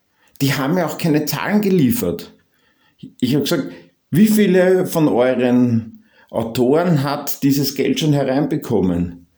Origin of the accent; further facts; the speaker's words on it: Austria; Ich meine, merkst du, ich bin Österreicher.